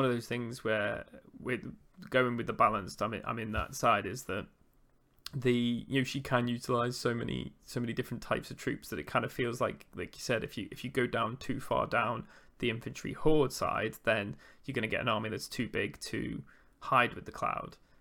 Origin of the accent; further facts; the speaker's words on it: England, United Kingdom; We're English, you see. They don't listen to us Europeans